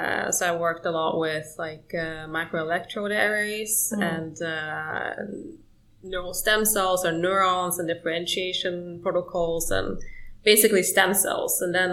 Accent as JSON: {"language": "English", "country": "Norway", "also_born_or_lived": "Sweden", "second_language": "English", "said": "I am originally from Norway, but I'm half Polish as well. My academic background is from Sweden. So I have my bachelor's and master's from Linköping University in Sweden."}